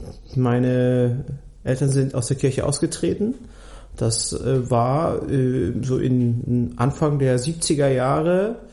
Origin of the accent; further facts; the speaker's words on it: Munich, Bavaria, Germany; Und dann sind wir ja nach Bayern gezogen. Also ich bin ja in München groß geworden